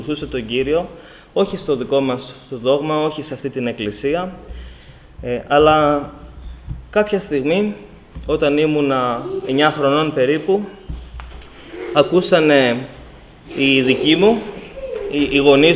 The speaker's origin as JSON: {"language": "Greek", "town": "Athens", "region": "Attica", "country": "Greece", "tie": "born or raised there", "said": "το σόι της μητέρας μου είναι από την Κρήτη, αν και μεγάλωσα στην Αθήνα."}